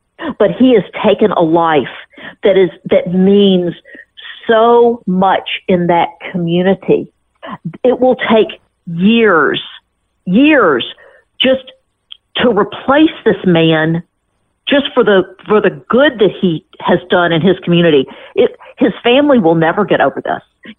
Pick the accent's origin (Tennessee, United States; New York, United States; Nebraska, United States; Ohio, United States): Tennessee, United States; Memphis; I'm from Memphis, and Campbell's Clinic was in part of my training